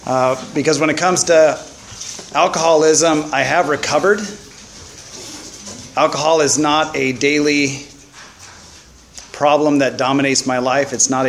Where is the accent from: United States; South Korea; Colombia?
United States; Pasadena, California; Born and raised in Pasadena, California, and very religious family, very devout.